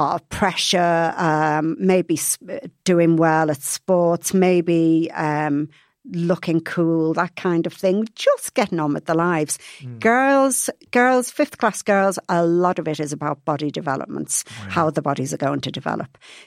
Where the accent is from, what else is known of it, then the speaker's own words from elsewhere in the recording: Liverpool, North West England, United Kingdom; I was brought up in Liverpool.